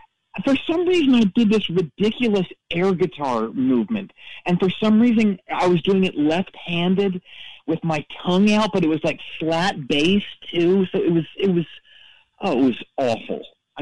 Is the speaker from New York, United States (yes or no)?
no; Freehold, New Jersey, United States; I live in Newbridge, but I grew up near Freehold, where he's from.